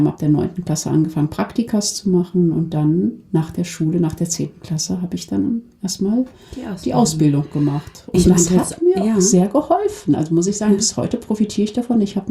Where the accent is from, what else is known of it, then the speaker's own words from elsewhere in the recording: Duisburg, North Rhine-Westphalia, Germany; es ist meine Heimatstadt, und wenn ich an Duisburg denke, dann wird es mir warm ums Herz. Ich denke an meine Kindheit